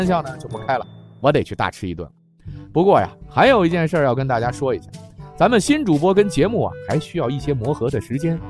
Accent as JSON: {"language": "Chinese", "region": "northern China", "country": "China", "said": "那身为一个北方人，这是我一辈子都达不到的高度啊！"}